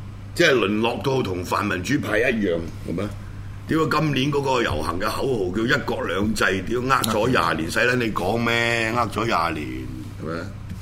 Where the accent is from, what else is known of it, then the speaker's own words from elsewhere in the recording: China; 作為一個中國人個悲哀嘅地方就喺呢度啊嘛